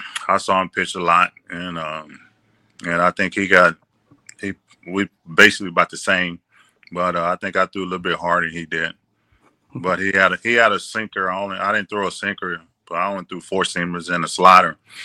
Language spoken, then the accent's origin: English; Texas, United States; I looked up to Nolan Ryan because, Texas guy, and I'm from Texas